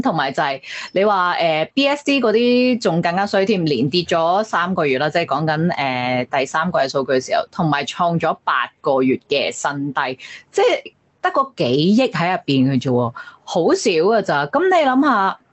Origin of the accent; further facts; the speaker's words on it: Hong Kong; 我哋香港人唔会咁衰嘅，未必会咁样嘅。